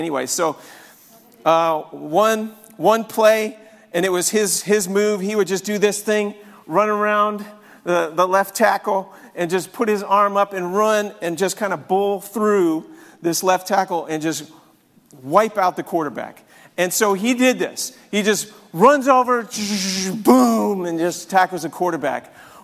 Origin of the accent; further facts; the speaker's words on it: New York, United States; I grew up in New York. I know. I grew up in New York. I was a big Giants football fan.